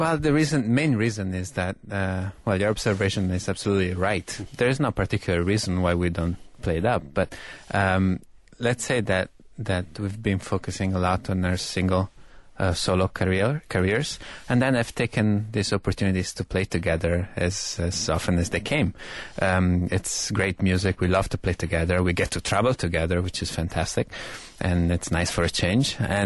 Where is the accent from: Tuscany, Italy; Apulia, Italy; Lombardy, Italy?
Apulia, Italy; Bari; English is a second language; moved away as an adult; now in United States; I was born in Italy, in Bari, southern Italy, in the heel of the boot. And then I moved to the States, to Dallas, to study at Southern Methodist University in Dallas in 1994. And then I've been in the States since.